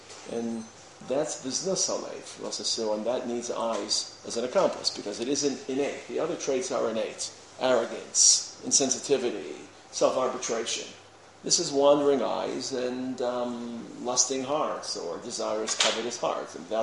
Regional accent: Brooklyn, New York, United States; I remember as a high school boy growing up in Brooklyn, so we used to get off of the D train on Avenue J

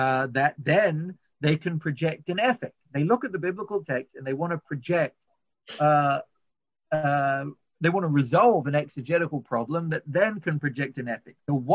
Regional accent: London, United Kingdom; the house I grew up in London was 318 Whitchurch Lane.

